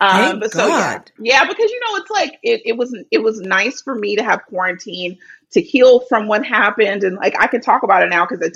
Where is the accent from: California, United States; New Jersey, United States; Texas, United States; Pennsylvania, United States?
California, United States; I grew up in the Bay Area.